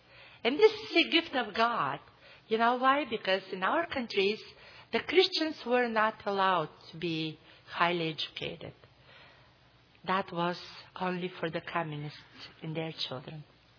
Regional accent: Bulgaria; I grew up in Bulgaria. I grew up persecuted.

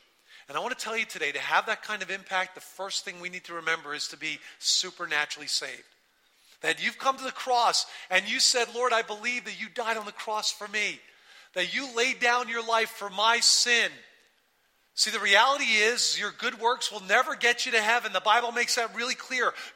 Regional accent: Carlsbad, California, United States; well, I'm from Carlsbad, from San Diego, from Bonzo.

